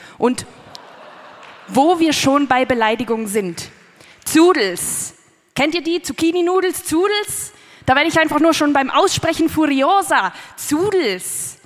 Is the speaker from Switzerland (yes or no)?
yes; Switzerland; Ich komme aus der Schweiz, aber ich kann auch richtig reden, kein Problem. Tut mir leid, dass ich aus der Schweiz komme. Aber meine Mama, die kommt aus Italien. Folglich bin ich halbe Italienerin